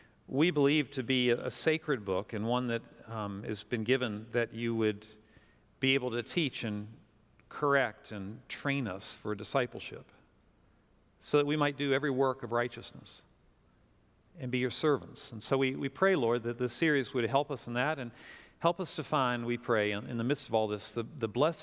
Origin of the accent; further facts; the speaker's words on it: United States; I actually think that's the best of being not just a Christian, but being an American.